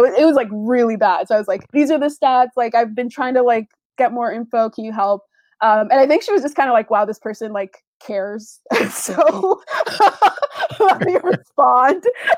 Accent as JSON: {"language": "English", "country": "Canada", "said": "So I'm Canadian for reference."}